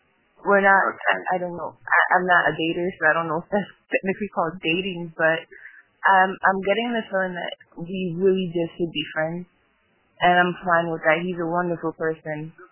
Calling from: Miami, Florida, United States; I'm calling from Miami.

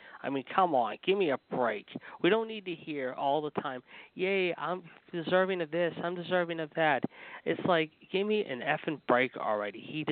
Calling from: Pittsburgh, Pennsylvania, United States; in Pittsburgh.

